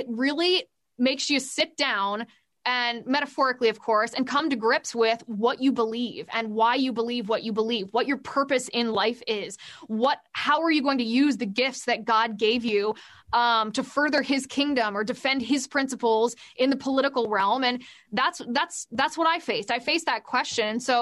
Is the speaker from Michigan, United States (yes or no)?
no; Ohio, United States; So I grew up in the great Midwest in the state of Ohio, right outside of Cincinnati.